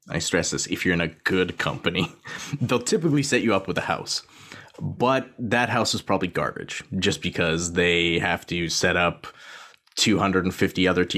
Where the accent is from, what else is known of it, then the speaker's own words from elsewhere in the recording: Gibbons, Alberta, Canada; So I grew up in Gibbons. So that's like a small town outside of Edmonton.